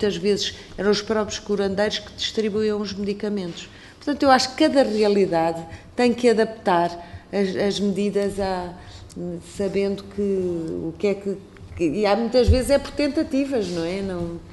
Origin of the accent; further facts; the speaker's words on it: Mozambique; born there; que pude visitar Moçambique, por acaso é a terra onde eu nasci